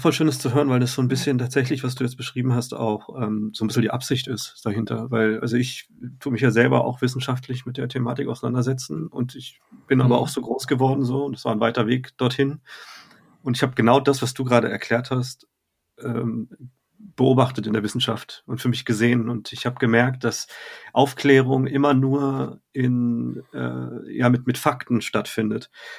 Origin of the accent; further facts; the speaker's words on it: Freiburg, Baden-Württemberg, Germany; also born or lived in Berlin; Ich bin in Berlin geboren, aber ich wohne seit ich 3 bin in Freiburg.